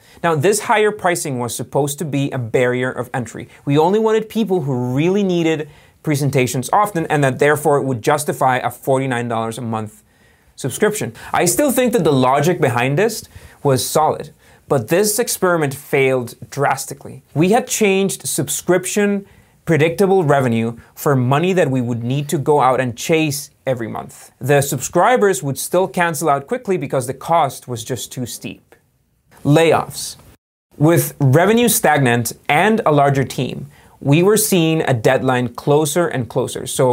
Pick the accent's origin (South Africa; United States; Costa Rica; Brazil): Costa Rica; remember, I'm from Costa Rica.